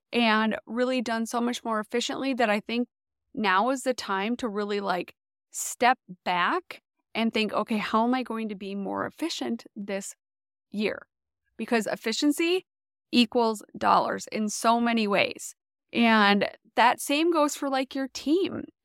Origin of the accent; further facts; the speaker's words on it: Minnesota, United States; She is actually from my home state of Minnesota